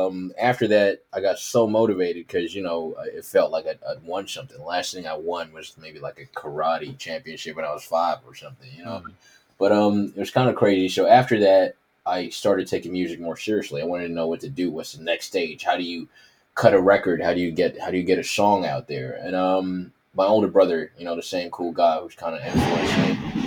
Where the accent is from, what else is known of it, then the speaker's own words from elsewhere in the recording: New York City, New York, United States; because I grew up in Harlem, we had like a youth center